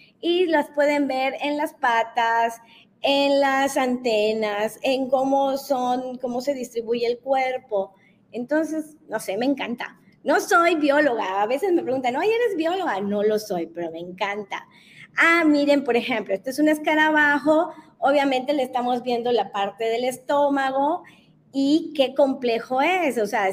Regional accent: Mexico; Mis tonos son muy mexicanos. Soy muy mexicana, amo mucho mi México maravilloso.

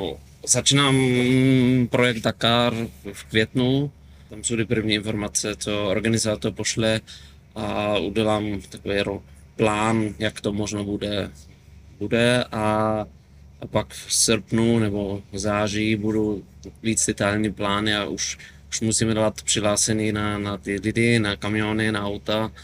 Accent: Germany; Czech is a second language; now in Czechia; Jsem z Německa, ale zkusím to v němčině a uvidíme, co posluchači budou rozumět.

